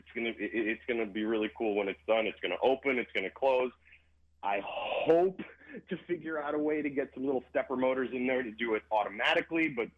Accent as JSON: {"language": "English", "town": "Cleveland", "region": "Ohio", "country": "United States", "tie": "born or raised there", "said": "I did a football one in my hometown, Cleveland, Ohio, over the winter for the First Energy Stadium, which is where the Browns play."}